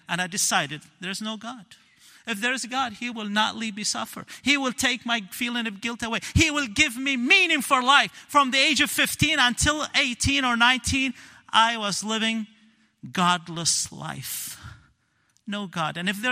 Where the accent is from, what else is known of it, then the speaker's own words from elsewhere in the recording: Lebanon; also born or lived in Saudi Arabia; I was born in Saudi Arabia in 1970. 1973, brought back home to Lebanon. My mom and dad were Muslim, Shiite Muslim.